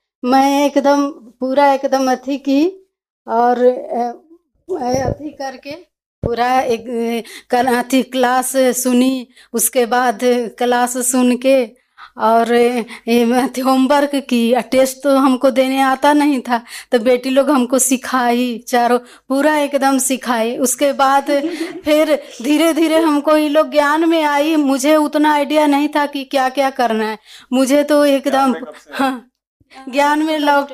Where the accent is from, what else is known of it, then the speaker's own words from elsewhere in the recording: Noida, Uttar Pradesh, India; मैं नोएडा से आई हूँ।